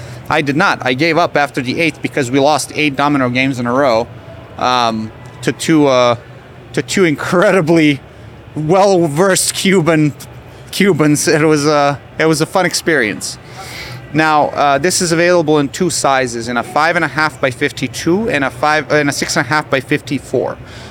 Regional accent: Serbia; back home, I grew up in Serbia.

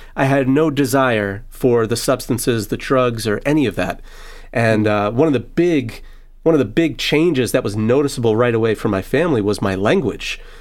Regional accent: New Jersey, United States; I'm Gentile. I'm not Jewish. And I grew up in New Jersey in a more secular home. So we never really went to church or anything like that.

